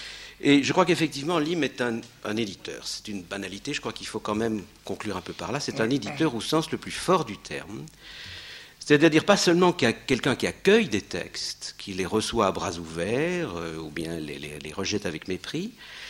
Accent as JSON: {"language": "French", "country": "Belgium", "said": "parle plutôt de la Belgique, parle-moi un peu d'où tu es"}